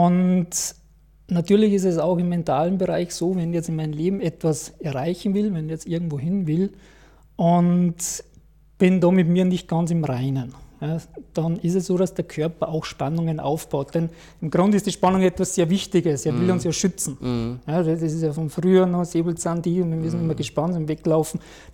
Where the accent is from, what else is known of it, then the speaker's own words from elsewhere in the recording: Salzburg, Austria; ich bin ein Salzburger und ich betreibe da eine Heilmassagepraxis seit 12 Jahren.